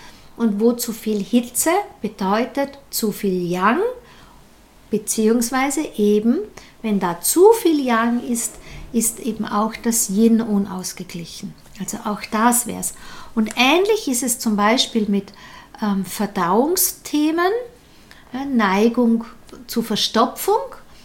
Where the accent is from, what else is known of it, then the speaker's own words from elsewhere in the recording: Tyrol, Austria; so eine Frosthen sind, wie wir das bei uns in Tirol sagen